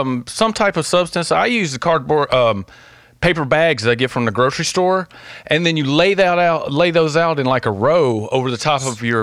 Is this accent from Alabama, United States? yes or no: yes; Alabama, United States; Because I'm from Alabama, and apparently I just can't stop digging and playing with dirt, apparently.